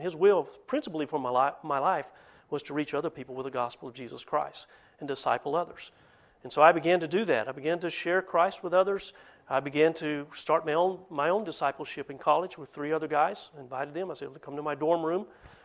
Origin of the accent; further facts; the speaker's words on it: Hogjaw Valley, Alabama, United States; also born or lived in Chattanooga, Tennessee; Yeah, I was born in Chattanooga. Grew up in a place called Hogjaw Valley, Alabama, which is across the river from Bridgeport, Alabama, which is across the river, Tennessee River, in that corner in the northeast.